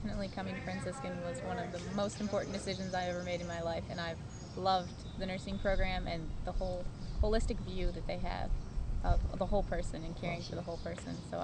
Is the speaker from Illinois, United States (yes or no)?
no; Steubenville, Ohio, United States; I was born in Steubenville and grew up in the area on a farm with my family.